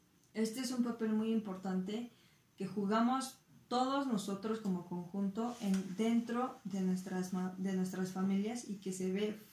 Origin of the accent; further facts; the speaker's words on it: Mexico; como los mexicanos somos muy apegados a la mamá y a las abuelitas